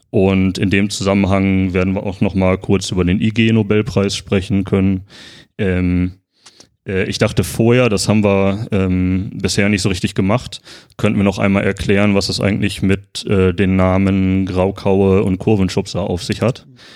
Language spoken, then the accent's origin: German; North Rhine-Westphalia, Germany; also ich komme aus dem Ruhrgebiet, also mir waren zumindest diese Begriffe irgendwie geläufig.